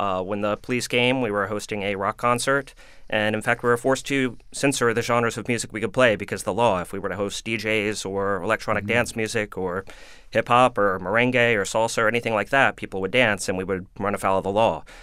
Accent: New Orleans, Louisiana, United States; It's a New Orleans thing. I grew up in New Orleans, and there a lot of the bars have laundry

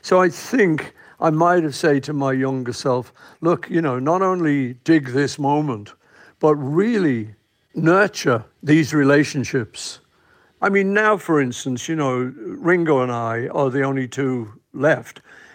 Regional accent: Liverpool, North West England, United Kingdom; We're kids from Liverpool. We wanted money, we wanted fame, we wanted to be great successes.

